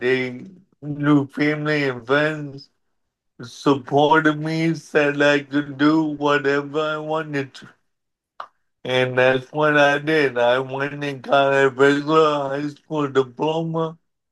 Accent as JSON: {"language": "English", "region": "Pennsylvania", "country": "United States", "tie": "born there", "said": "well, I was born in Pennsylvania with cerebral palsy, which is a disability."}